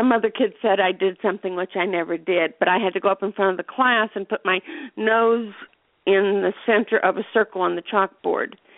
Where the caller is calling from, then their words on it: Sebring, Florida, United States; I'm calling from Sebring